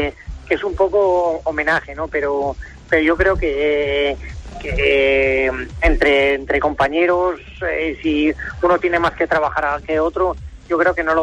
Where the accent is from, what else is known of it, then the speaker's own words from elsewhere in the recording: Aragon, Spain; me hubiese gustado retirarme aquí en la vuelta de mi tierra